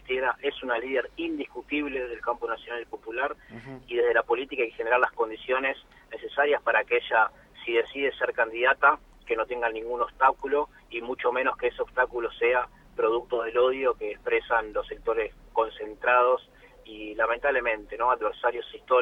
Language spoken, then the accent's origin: Spanish; Lanús, Buenos Aires Province, Argentina; yo soy de Lanús, soy muy fanático, tengo un gran sentimiento